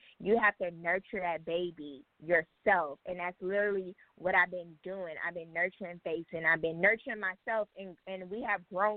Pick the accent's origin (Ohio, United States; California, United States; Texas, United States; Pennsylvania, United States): California, United States; Los Angeles; I'm from South Central LA, and to want to be an impact in that area.